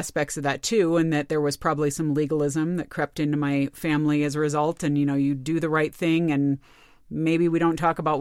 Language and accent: English; California, United States; growing up in California in the 80s and 90s